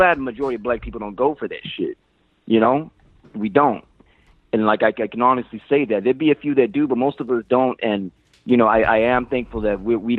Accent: Brazil; English is a second language; I'm from Brazil.

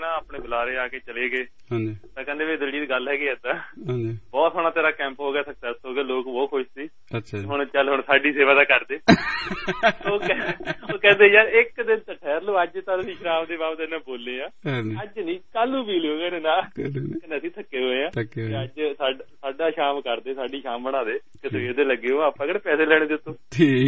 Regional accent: Thallewal, Punjab, India; ਮੇਰੇ ਪਿੰਡ ਥੱਲੇਵਾਲ ਕੋਲ ਹੈ ਜੀ

